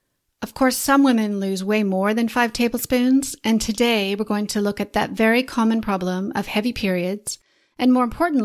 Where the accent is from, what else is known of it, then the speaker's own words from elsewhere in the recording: Canada; now in Christchurch, New Zealand; I'm Canadian, but live in Christchurch, New Zealand